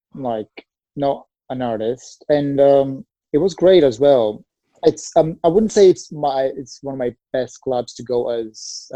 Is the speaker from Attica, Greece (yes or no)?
yes; Athens, Attica, Greece; And I've been born and raised in Athens, so